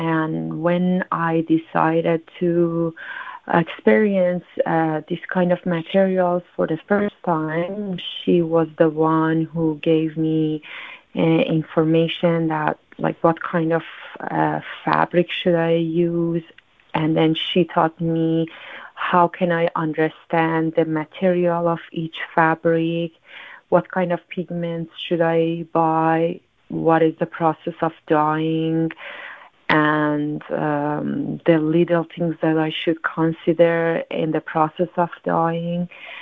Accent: Tehran, Tehran Province, Iran; now in New York, United States; So what am I thinking about is my location here in New York compared to my hometown, Tehran. I used to draw mountains surrounded the city in Tehran by observation.

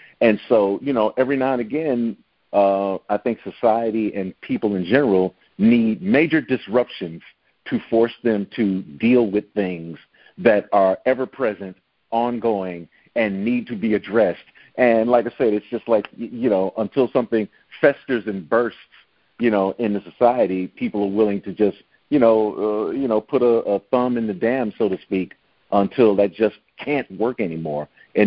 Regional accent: Chicago, Illinois, United States; I'm from Chicago.

